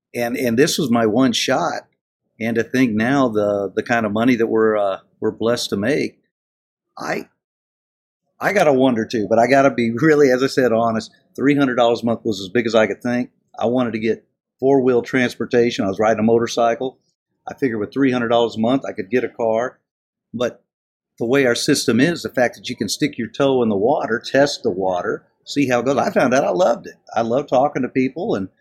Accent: Texas, United States; Unfortunately, I'm from Texas, as you said. You know, the rich people in Texas have oil wells.

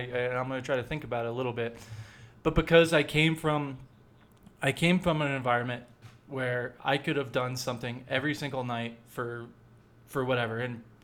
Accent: New York City, New York, United States; I came from the New York City area, and now I live in the Rocky Mountains in Colorado.

